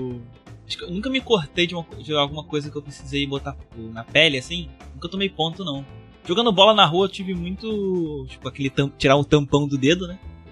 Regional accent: Rio de Janeiro, Brazil; Eu tô ok de morrer, mas cagando? Eu sou do Rio.

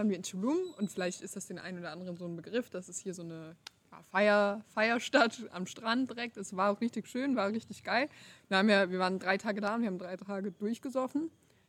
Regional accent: North Rhine-Westphalia, Germany; now in Costa Rica; ich bin 18 Jahre alt, also ein bisschen jünger als Zoe und Uli. Ich komme aus der Nähe von Bonn

